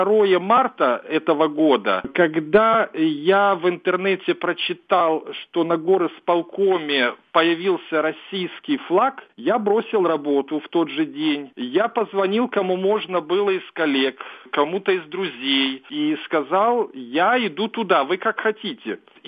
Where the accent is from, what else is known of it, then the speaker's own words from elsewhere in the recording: Belarus; moved away as an adult; now in Ukraine; Я, собственно, белорус. Я до 25 лет учился в Беларуси, работал в Беларуси, женился в Беларуси. У меня белорусская жена, у меня оба сына белорусы. Я иногда там бываю, но не очень часто, честно говоря.